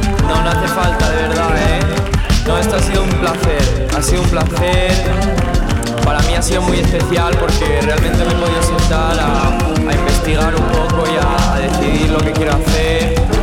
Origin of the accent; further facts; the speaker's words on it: Spain; Yo soy español y mi padre es argentino, mi madre es medio italiana.